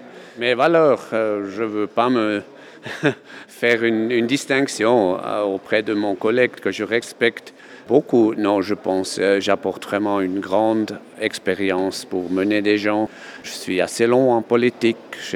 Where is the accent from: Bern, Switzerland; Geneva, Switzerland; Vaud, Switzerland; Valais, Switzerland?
Bern, Switzerland; Kandersteg; born there; je suis né à Kandersteg dans une famille paysanne, dans une région où, c'est clair, les valeurs bourgeoises sont très importantes, dans une région rurale.